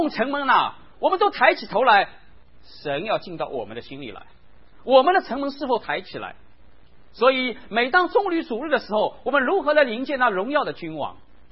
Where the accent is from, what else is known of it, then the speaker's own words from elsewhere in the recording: Shanghai, China; 我们上海人会叫他叫亚美小曲